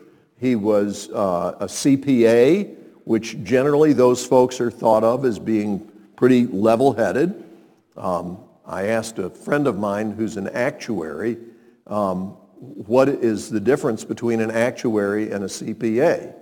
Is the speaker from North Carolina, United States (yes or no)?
yes; Montreat, North Carolina, United States; I was growing up in Montreat, North Carolina, a lovely little town near Asheville.